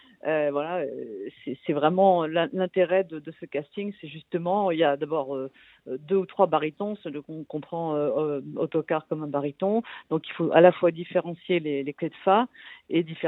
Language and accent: French; Baden-Württemberg, Germany; moi, j'ai passé mon enfance aussi en Forêt Noire. C'est quelque chose que je ressens particulièrement bien dans mon ADN.